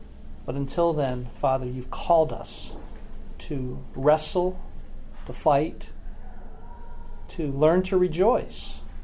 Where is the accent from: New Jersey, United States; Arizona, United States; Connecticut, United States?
New Jersey, United States; My own background is I grew up in New Jersey, Jersey Shore, and you know, that's before there was ever an MTV show.